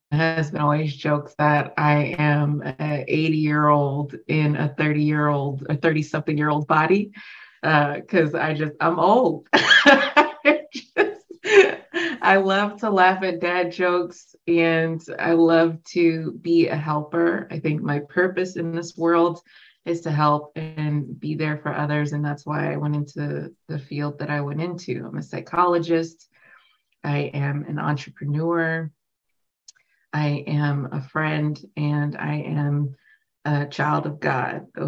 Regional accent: California, United States; And I was born and raised in the Bay Area.

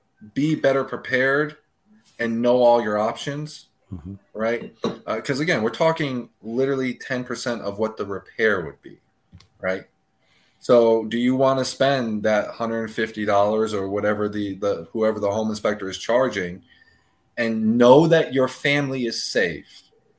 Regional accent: Tarpon Springs, Florida, United States; I'm from Tarpon Springs area, so

